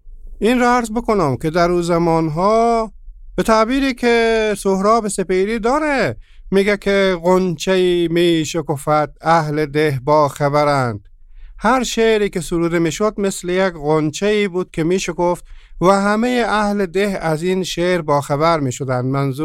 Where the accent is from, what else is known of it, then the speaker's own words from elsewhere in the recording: Herat, Afghanistan; حالا من اگه خواسته باشم یک مقداری به شهر خودمون هرات اشاره بکنم